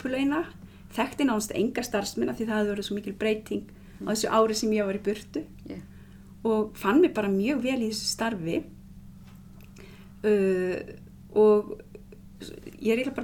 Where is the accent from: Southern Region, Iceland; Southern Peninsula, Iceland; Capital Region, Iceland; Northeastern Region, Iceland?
Northeastern Region, Iceland; Akureyri; Ég starfaði alltaf á Akureyri sem minn heimabær.